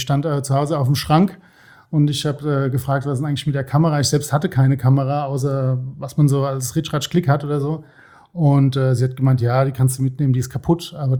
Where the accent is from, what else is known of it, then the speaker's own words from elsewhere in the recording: Worms, Rhineland-Palatinate, Germany; born there; now in Osthofen, Germany; Ich bin gebürtig aus Worms, genau. Wohne jetzt seit fast 20 Jahren in Osthofen.